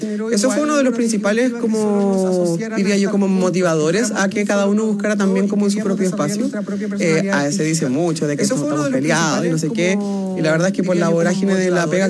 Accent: Cauquenes, Maule, Chile; born or raised there; also born or lived in San Carlos

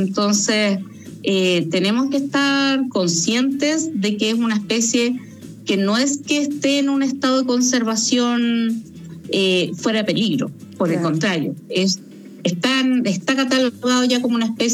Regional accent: Chile; seríamos nosotros como chilenos los que seríamos los culpables

